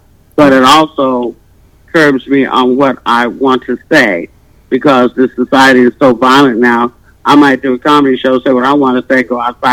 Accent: Arkansas, United States; born there; Because I was born in Arkansas.

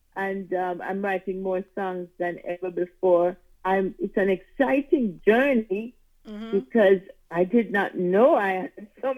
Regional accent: Jamaica; born there; I'm Jamaican born.

